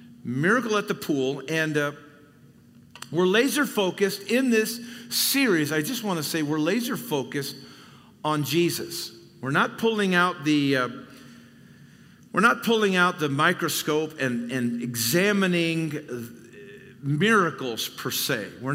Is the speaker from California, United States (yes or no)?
yes; California, United States; it comes out very naturally, probably because I'm from Southern California.